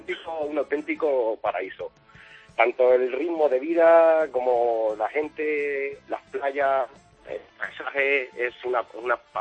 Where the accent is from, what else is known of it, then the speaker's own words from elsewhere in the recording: Losar de la Vera, Extremadura, Spain; now in Honolulu, United States; Soy de Extremadura, de Losar de la Vera.